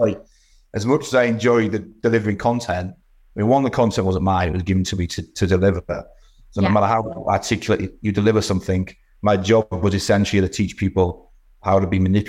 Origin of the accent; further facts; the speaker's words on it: Scarborough, Yorkshire and the Humber, United Kingdom; now in Leeds, United Kingdom; I've been in Leeds for 15 years, but I'm not from Leeds originally. I'm from Scarborough.